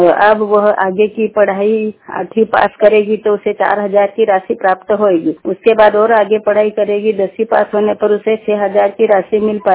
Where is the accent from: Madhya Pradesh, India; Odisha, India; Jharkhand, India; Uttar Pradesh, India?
Madhya Pradesh, India; मैं पाटी तहसील के ग्राम लाइजापी की निवासी हूँ।